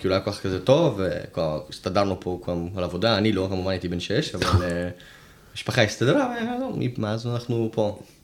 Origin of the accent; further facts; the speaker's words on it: Haifa, Haifa District, Israel; also born or lived in Odessa, Ukraine; לא, נולדתי באודסה, באוקראינה, ובגיל מאוד צעיר עלינו לארץ.